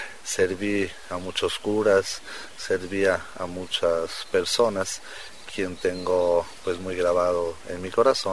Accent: Toluca, State of Mexico, Mexico; born there; Soy mexicano, nací en la ciudad de Toluca, Estado de México.

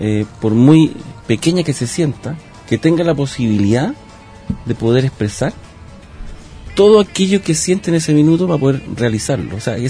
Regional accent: San Miguel, Santiago Metropolitan, Chile; antiguamente daba orgullo llegar a cualquier parte de Chile y decir, yo soy de San Miguel, la comuna de … la comuna de los palestros

